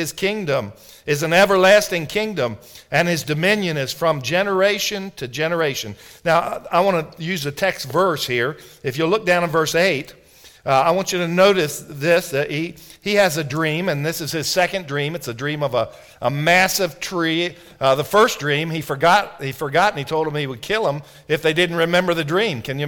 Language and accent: English; Washington, District of Columbia, United States; I grew up in right in the Washington, D.C. area.